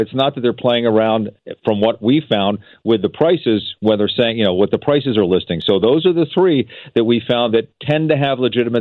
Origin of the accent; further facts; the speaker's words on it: Philadelphia, Pennsylvania, United States; Where I grew up in Philadelphia, absolutely.